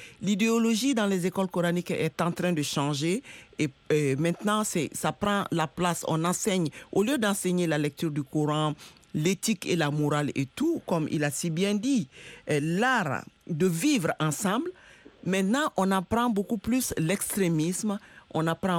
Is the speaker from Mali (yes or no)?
yes; Mali; Moi-même, je suis du Mali, vous avez compris, je suis du Mali, j'ai été à l'école coranique.